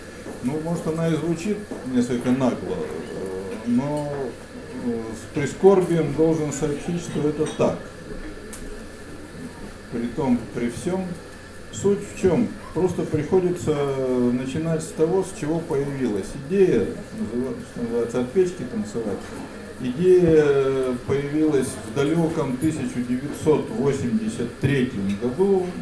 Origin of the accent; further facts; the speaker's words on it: Yekaterinburg, Sverdlovsk Oblast, Russia; moved away as an adult; now in Saint Petersburg, Russia; переехал я в 79-м в Питер из Свердловска. Вообще я родом с Урала. И до 30 лет жил в городе Свердловске. В 79-м переехал